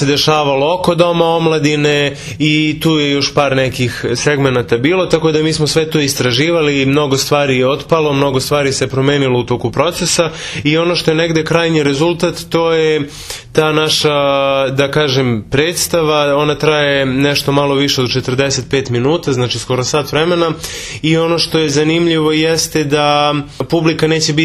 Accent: Kragujevac, Šumadija, Serbia; ja sam Kragujevčanin, ovdje sam odrastao u Domu omladine u dramskom studiju.

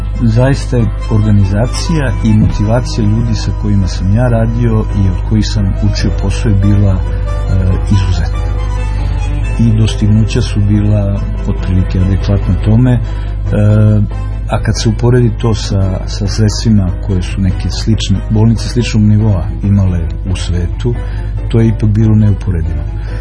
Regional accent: Kragujevac, Šumadija, Serbia; ja sam rođen u Kragujevcu. Znači, rođen sam u zgradi gde sam posle bio student medicine. Stanovao sam u ulici grada Sirena koje jedno 800 metara ili kilometara odatle. Išao sam u školu Svetozar Marković koja je na drugu stranu.

